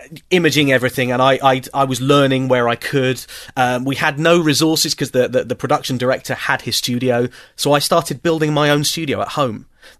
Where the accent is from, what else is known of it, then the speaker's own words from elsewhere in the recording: South East England, United Kingdom; I left Kerrang. I moved back down to my hometown in Kent and worked on Invicta FM.